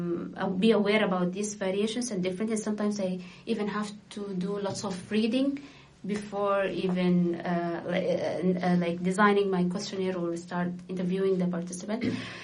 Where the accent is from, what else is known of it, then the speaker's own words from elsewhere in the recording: Sudan; So I'm from Sudan, but at the same time, I'll be working in different sub-Saharan Africa.